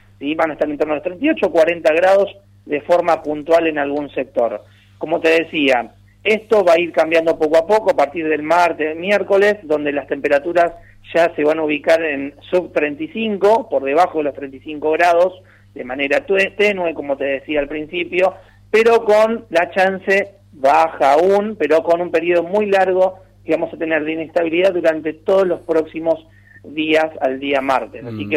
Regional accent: San Fernando, Buenos Aires Province, Argentina; Nosotros somos de San Fernando, de Gran Buenos Aires, ahí pegadito a Tigre, al municipio de Tigre, así que de toda la vida, y mi familia está toda ahí.

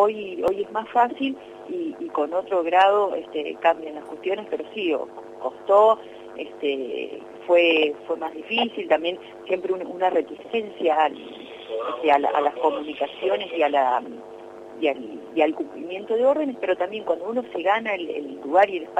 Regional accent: Argentina; hace 119 años que estamos los argentinos en la Antártida

